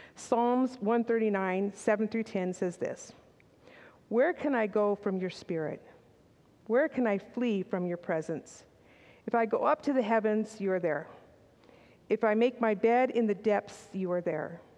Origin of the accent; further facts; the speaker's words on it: San Diego, California, United States; I'm from San Diego, with the ocean waves crashing and the sun setting.